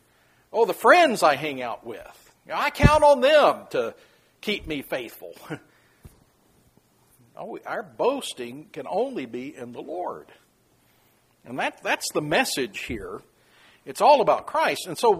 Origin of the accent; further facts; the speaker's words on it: United States; I might put my confidence in the fact that I am an American.